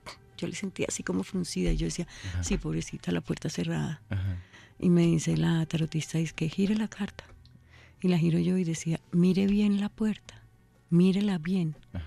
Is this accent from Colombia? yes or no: yes; San Martín, Meta, Colombia; me voy a hacer una casita en los llanos, en mi pueblito.